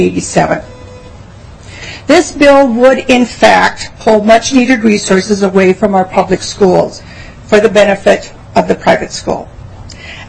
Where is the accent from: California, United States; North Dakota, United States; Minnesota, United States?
Minnesota, United States; St. Cloud; As you know … from St. Cloud, and this is my 42nd year working in the field of education.